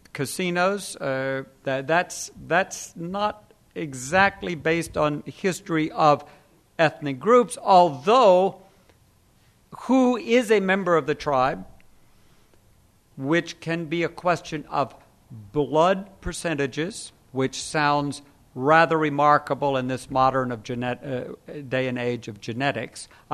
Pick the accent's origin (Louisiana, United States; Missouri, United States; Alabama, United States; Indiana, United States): Louisiana, United States; And I'm from the Deep South. I'm from Louisiana. And I recognize the rhetoric.